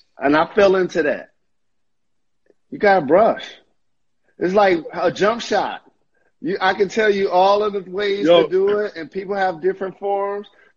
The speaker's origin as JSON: {"language": "English", "town": "Detroit", "region": "Michigan", "country": "United States", "said": "Well, you know, I'm from Detroit."}